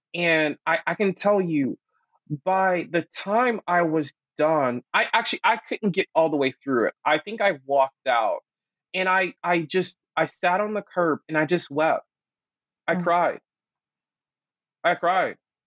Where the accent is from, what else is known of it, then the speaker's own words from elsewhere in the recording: North Carolina, United States; that's from growing up in North Carolina and experiencing it daily.